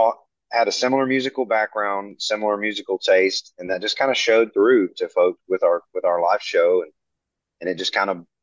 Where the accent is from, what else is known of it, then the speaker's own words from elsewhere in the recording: Tennessee, United States; now in Nashville, United States; I'm from East Tennessee, and I've been here about 7 years.